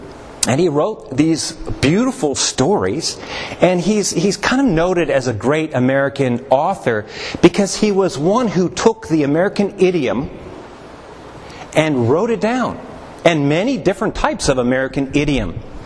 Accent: Canada; Now, I have to say, growing up in Canada, that when we studied English in middle school and in high school

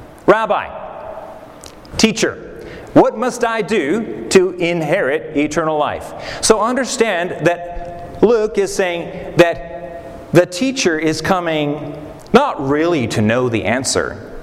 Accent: Canada; You know that I'm Canadian.

